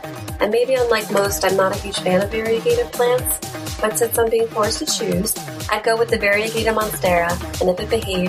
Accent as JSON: {"language": "English", "town": "Woodstock", "region": "New York", "country": "United States", "said": "I'm from Woodstock, New York in the United States."}